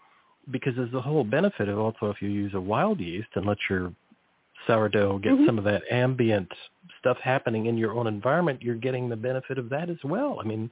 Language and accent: English; California, United States; I grew up near the Salinas Valley, so it was a massive amount of ag.